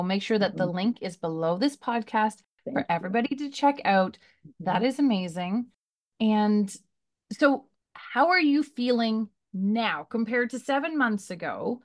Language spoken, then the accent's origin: English; Canada; I'm Canadian. I'm like, okay, no problem.